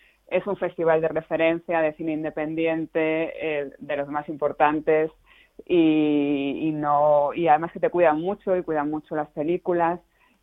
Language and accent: Spanish; Extremadura, Spain; Sí, que es además la tierra de mis padres, de mi padre y de mis abuelos paternos, que yo también soy extremeña.